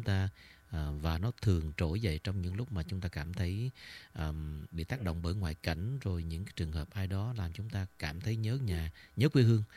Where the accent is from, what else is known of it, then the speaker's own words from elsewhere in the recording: Dong Nai, Vietnam; Ở trong Nam, ở Đồng Nai vậy.